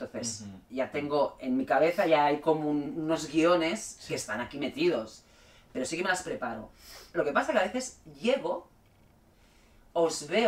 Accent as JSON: {"language": "Spanish", "town": "Reus", "region": "Catalonia", "country": "Spain", "lives_now": "Barcelona, Spain", "said": "Yo vengo de Reus, me fui a vivir a Barcelona"}